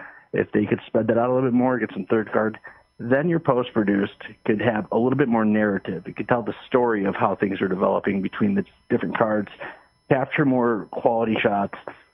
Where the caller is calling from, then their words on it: Michigan, United States; from Michigan.